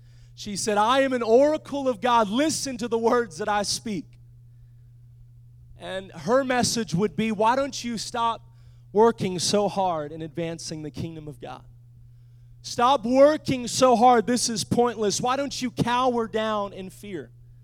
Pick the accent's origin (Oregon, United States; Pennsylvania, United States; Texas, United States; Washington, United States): Oregon, United States; Portland; now in Springfield, United States; I'm from Portland, Oregon.